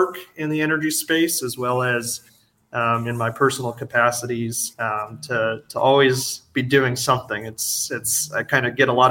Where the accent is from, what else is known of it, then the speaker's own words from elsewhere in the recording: Wisconsin, United States; Growing up in Wisconsin, I'm a huge Packers fan and Badgers fan